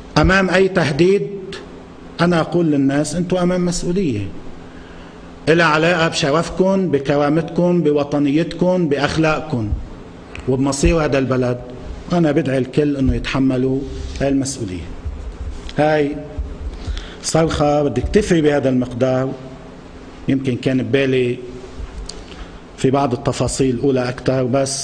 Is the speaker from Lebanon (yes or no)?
yes; Lebanon; هل يجوز أن نبقى كلبنانيين سواء كنا في مواقع الرئاسة أو الحكومة أو المجلس النيابي أو إدارات الدولة أو كشعب لبناني